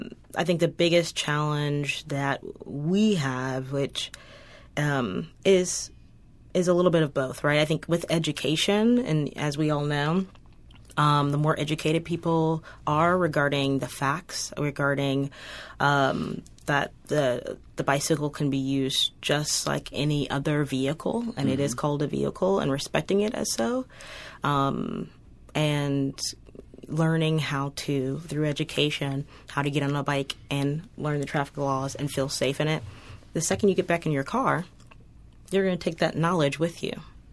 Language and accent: English; Atlanta, Georgia, United States; I'm from Atlanta.